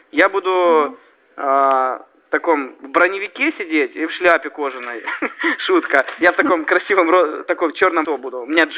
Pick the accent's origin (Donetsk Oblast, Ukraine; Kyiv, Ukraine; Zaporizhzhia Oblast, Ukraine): Kyiv, Ukraine; Вот я сам из Киева